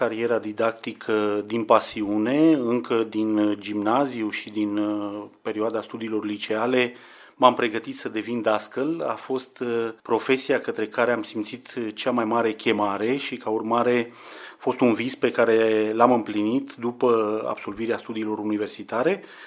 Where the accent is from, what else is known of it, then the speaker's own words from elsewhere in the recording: Bucharest, Romania; Sunt născut în București, am copilărit în București, dar și în zona rurală de unde provin bunicii mei materni.